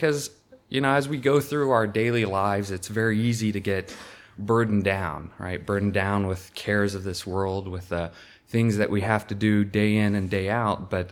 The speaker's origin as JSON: {"language": "English", "region": "the South", "country": "United States", "tie": "born or raised there", "said": "I'll say for myself growing up in the South, as you drive down the interstate"}